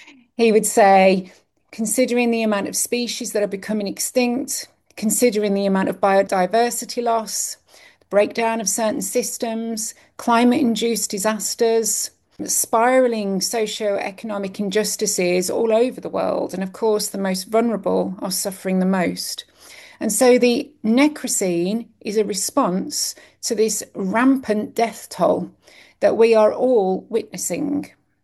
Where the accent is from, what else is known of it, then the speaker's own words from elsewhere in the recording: United Kingdom; now in Bali, Indonesia; I'm British. I live in Bali.